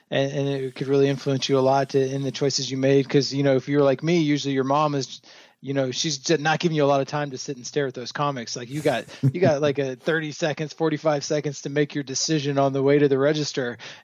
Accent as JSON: {"language": "English", "region": "the South", "country": "United States", "tie": "born or raised there", "said": "the kids at school were talking about it, and I grew up in the South, so it was the National Wrestling Alliance was the big thing"}